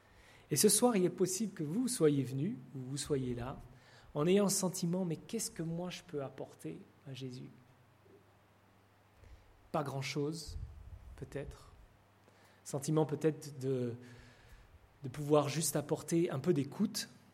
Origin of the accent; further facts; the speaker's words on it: Romandy, Switzerland; Alain Oudercet a grandi dans la région où j'ai grandi, en Suisse romande.